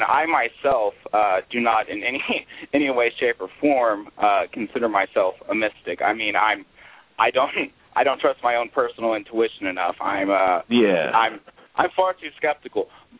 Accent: Fort Worth, Texas, United States; born there; now in Denton, United States; I am from, I was born in Fort Worth. I went to 5 high schools. I've been all over the state and all over the country. But right now I'm living in, Denton, Texas.

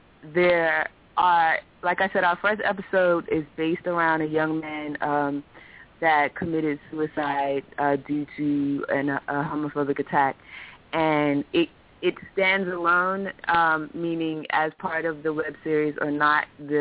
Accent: Bermuda; And coming from a small island, I'm from Bermuda

